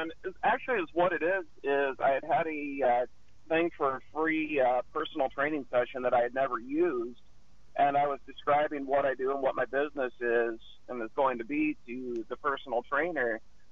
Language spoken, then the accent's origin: English; Battle Creek, Michigan, United States; now in Tempe, United States; Originally from Battle Creek, Michigan. I've been out here for about 17 years. Came out here to go to school and just liked it so